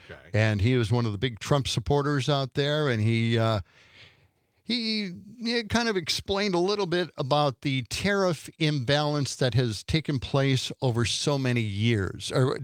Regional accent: Milwaukee, Wisconsin, United States

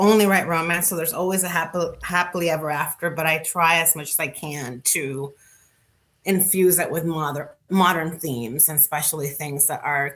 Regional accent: Dominican Republic; But I'm from the Dominican Republic, and I grew up there.

